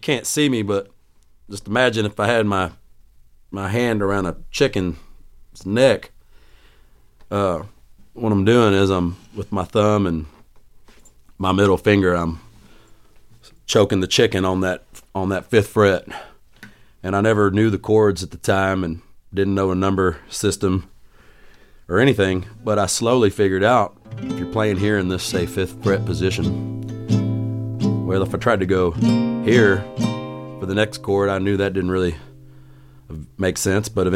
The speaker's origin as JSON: {"language": "English", "town": "San Benito", "region": "Texas", "country": "United States", "tie": "born or raised there", "said": "I was born in the Rio Grande Valley, where the Rio Grande River comes out at the Gulf of Mexico, and in a small town of San Benito, Texas"}